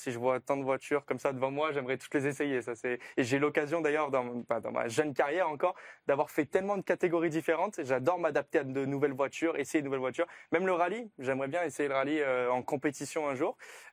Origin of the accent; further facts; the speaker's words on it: France; Et je pense que c'est en tant que Français